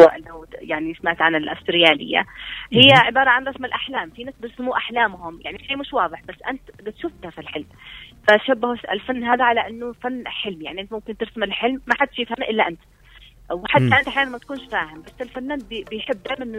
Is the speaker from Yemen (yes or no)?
yes; Yemen; فانا شايف انه انا كامراه يمنيه وعايشه هذا الطقوس